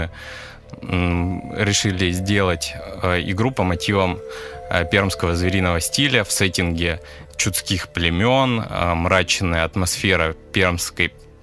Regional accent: Perm, Perm Krai, Russia; оба мы из Перми

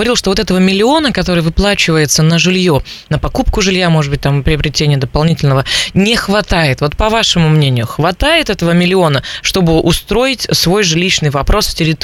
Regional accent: Chusovoy, Perm Krai, Russia; если взять мой родной город Чусовой, то там, наверное, этого миллиона не хватит.

